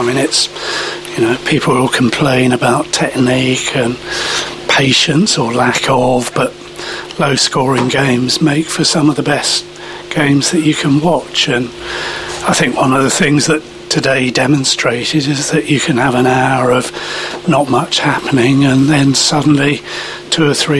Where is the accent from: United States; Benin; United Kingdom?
United Kingdom; Sevenoaks, South East England; I grew up in Sevenoaks, touring school teams in those days.